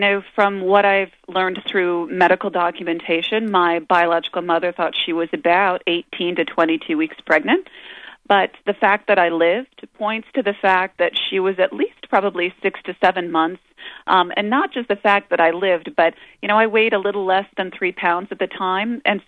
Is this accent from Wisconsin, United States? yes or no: no; Iowa, United States; I'm from Iowa.